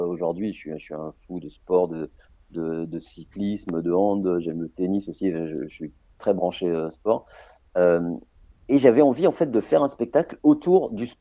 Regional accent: Lyon, Auvergne-Rhône-Alpes, France; Donc j'étais à Lyon, parce que j'ai grandi à Lyon. J'étais à Lyon quand j'étais ado

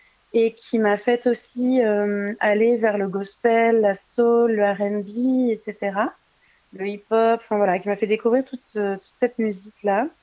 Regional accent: Montpellier, Occitanie, France; now in Lyon, France; je suis montpelliéraine à la base, ça fait maintenant 15 ans que je suis à Lyon et voilà, je me sens aussi lyonnaise maintenant

